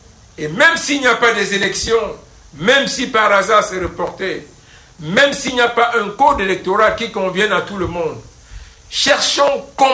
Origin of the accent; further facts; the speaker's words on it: Cameroon; Vous n'allez pas dire, je suis Camerounais, mais moins que ceci.